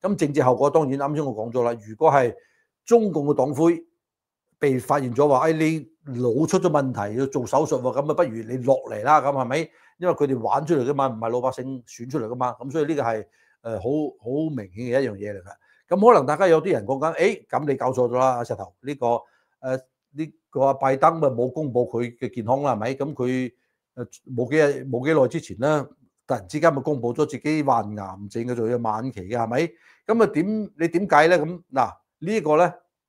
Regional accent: United States; 对于我们美国人来说，对于全球的人来说的话

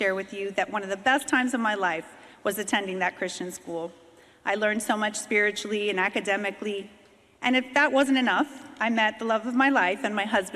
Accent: Miami, Florida, United States; I was born and raised in Miami, the youngest of three daughters. I had two wonderful, hardworking parents that came to this country in 1961, fleeing communist regime in Cuba.

